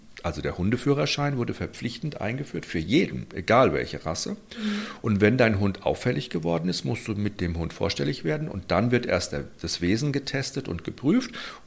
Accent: Munich, Bavaria, Germany; es ist meine alte Heimat München und bin immer auch noch hier sehr verbunden der Stadt.

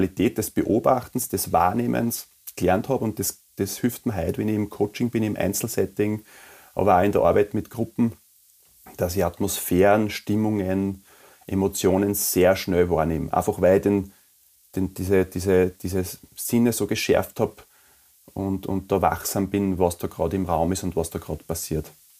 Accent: Mariazell, Styria, Austria; now in Wiener Neustadt, Austria; Also, ich bin 47 Jahre alt … 47 Jahre, bin verheiratet. Ich komme ursprünglich aus der Obersteiermark, aus Mariazell. Ich bin ein richtiges Landei. Bin zwischen Bauernhof, Wald und Wiese aufgewachsen und lebe jetzt in der Nähe von Wiener Neustadt mit meiner Frau.

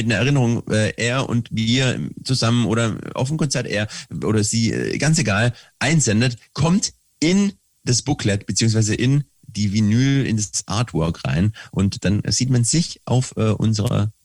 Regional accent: Baden-Württemberg, Germany; Als Schwabe kann man einem das natürlich verzeihen.

